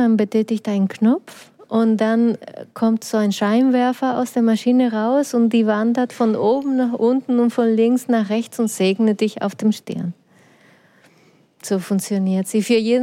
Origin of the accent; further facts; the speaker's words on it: Canary Islands, Spain; moved away as an adult; now in Germany; weil ich die Segnung in meiner Heimat Gran Canaria so vermisst habe. Ich bin auf den Kanaren geboren worden.